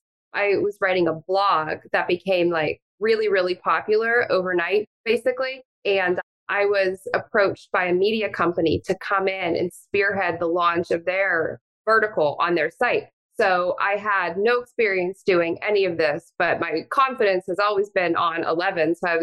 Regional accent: Pittsburgh, Pennsylvania, United States; I'm 42 years old. I grew up in Pittsburgh, very working class family, working class roots.

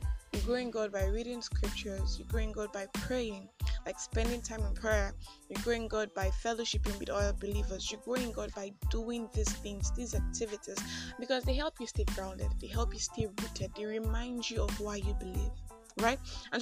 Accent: Enugu State, Nigeria; this is another episode of Just Talk.

